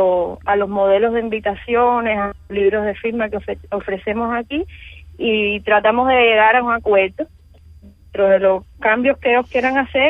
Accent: Marianao, Havana, Cuba; Sí, estamos en Marianao. Yo nací y vivo en Marianao, en una parte importada que se llama El Palmar, pero probé un tiempo en el pedado para estar más céntrico

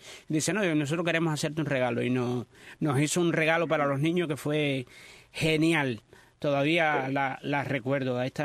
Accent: Cuba; esta condena que llevamos como cubanos

